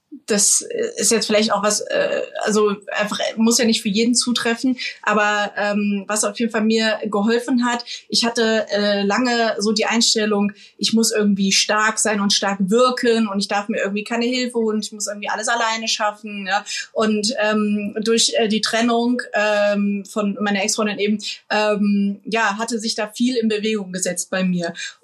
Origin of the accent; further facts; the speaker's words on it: Frankfurt, Hesse, Germany; früher als Kind waren wir in Hessen, ich komme aus Frankfurt